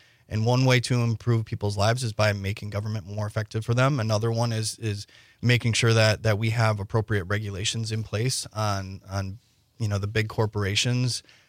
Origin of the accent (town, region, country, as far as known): Wisconsin, United States; born or raised there